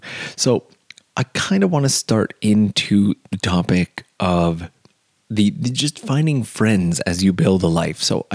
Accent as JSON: {"language": "English", "country": "Canada", "lives_now": "Japan", "said": "Like, I'm from Canada, so it gets dark fairly late thanks to daylight savings time, but here in Japan"}